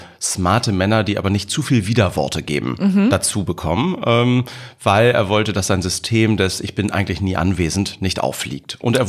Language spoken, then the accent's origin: German; Schleswig-Holstein, Germany; born or raised there